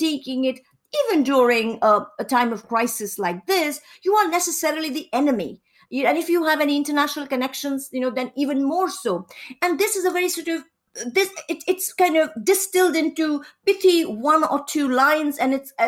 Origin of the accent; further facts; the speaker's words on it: Kolkata, West Bengal, India; I grew up in Kolkata, and my formative years, I would say, I mean, I actually gone to many schools in many cities in India, but Kolkata College and a major part of my schooling.